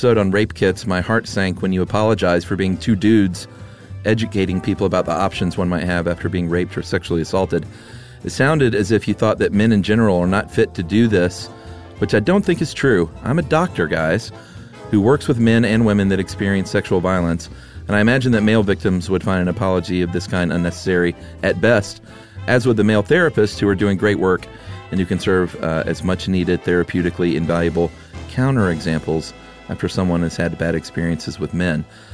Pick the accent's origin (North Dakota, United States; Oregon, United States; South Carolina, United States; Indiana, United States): South Carolina, United States; Charleston; It's like me. I'm from Chucktown.